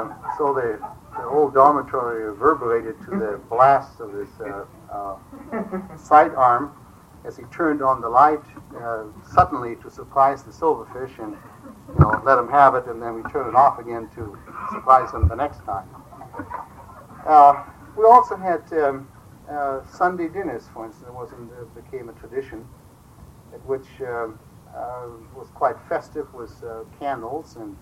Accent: Germany; accent: German; English is a second language; He was to rid me of my German accent. He tried hard. Unsuccessfully, obviously.

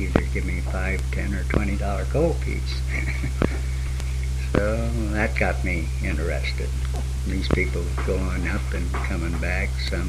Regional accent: Seattle, Washington, United States; born there; now in Fairbanks, United States; I was born in 1894 in Seattle, Washington.

